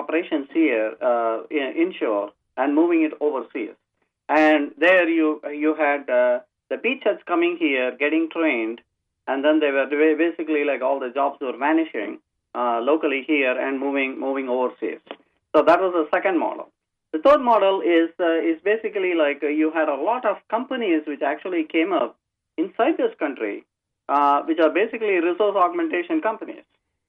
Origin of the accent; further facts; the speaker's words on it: India; now in United States; I'm from India, and I basically came to this country about in the early 1980s.